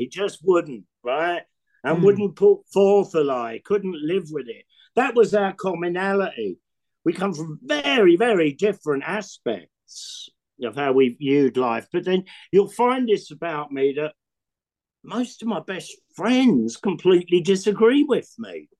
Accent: England, United Kingdom; the Union Jack is firm. They will always be in England in me. Eh? Always. And I don't like what we are as a British culture being strip mined by the intelligentsia of New York

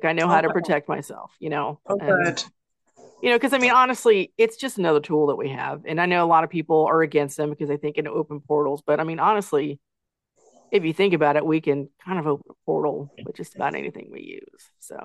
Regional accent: Tennessee, United States; Oh, definitely, because I'm from Tennessee, so yeah, there's lots of places there too.

